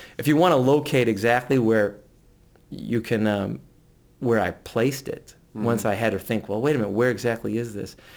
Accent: Ann Arbor, Michigan, United States; I grew up in Ann Arbor and was born in Ann Arbor, and we spent the summers, let's say, in the greater Traverse City area.

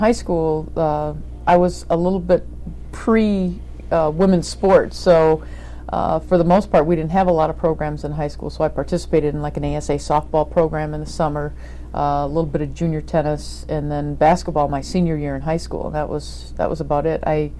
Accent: Grand Rapids, Michigan, United States; Grew up in the west side of the state in Grand Rapids, Michigan, and went to Grand Rapids Christian there, and then to Calvin College.

